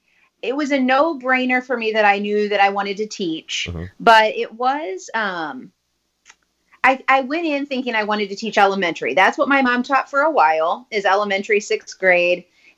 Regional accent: Troy, Missouri, United States; I actually grew up in Troy, Missouri, and that's where I went to school all growing up in high school.

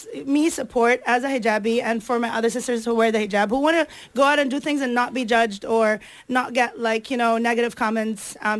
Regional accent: Kuwait; now in Dubai, United Arab Emirates; So I grew up in Kuwait. I'm Egyptian. I moved to Dubai about 7 years ago.

